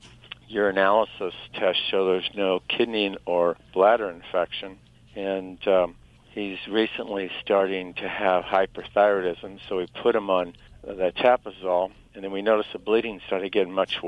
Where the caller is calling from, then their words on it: Santa Barbara, California, United States; Santa Barbara, California.